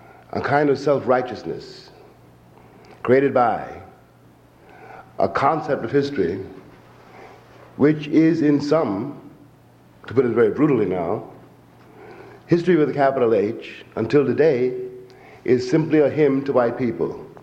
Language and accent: English; New York, United States; born there; That is to say, I was born in New York, right, which is not Alabama.